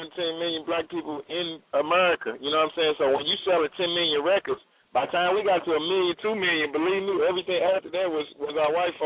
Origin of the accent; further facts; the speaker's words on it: New Jersey, United States; also born or lived in New York; I'm a Jersey head. I'm a New York head from the jump.